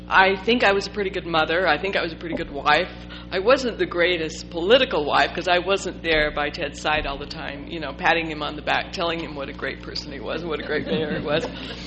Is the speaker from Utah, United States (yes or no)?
yes; Salt Lake City, Utah, United States; also born or lived in Switzerland; Salt Lake was a small city when we were growing up, and we grew up in Liberty Park, Fairmont Park. I had a lot of freedom, attended Salt Lake City schools, graduated from South High School